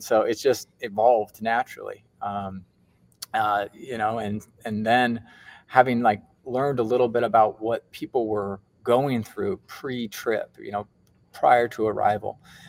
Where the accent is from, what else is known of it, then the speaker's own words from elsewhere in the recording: Eugene, Oregon, United States; I grew up on the West Coast in Oregon, actually, right outside of the town of Eugene. So it was a nice little college town to grow up in.